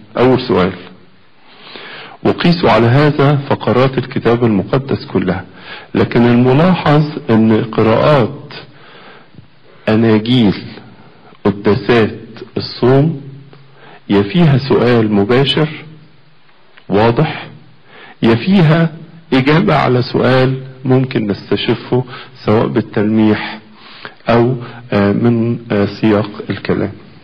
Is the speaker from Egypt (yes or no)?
yes; Egypt; احنا كمصريين